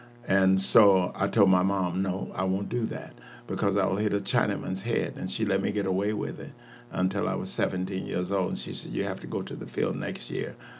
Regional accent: Greenville, Mississippi, United States; I never knew what prejudice was all about until I came to Peoria

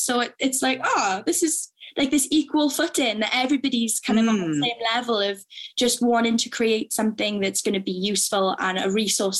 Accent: Wales, United Kingdom; growing up in Wales especially

